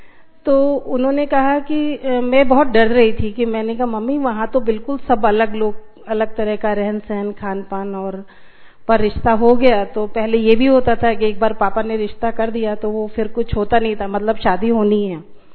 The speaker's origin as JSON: {"language": "Hindi", "region": "Uttar Pradesh", "country": "India", "moved": "as an adult", "lives_now": "Indore, India", "said": "मैं यूपी से हूँ और शादी हुई एमपी में।"}